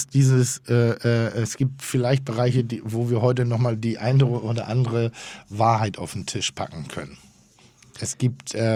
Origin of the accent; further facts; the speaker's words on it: Schleswig-Holstein, Germany; ich komme ja aus Schleswig-Holstein. Und Schleswig-Holstein ist ein protestantisches Bundesland.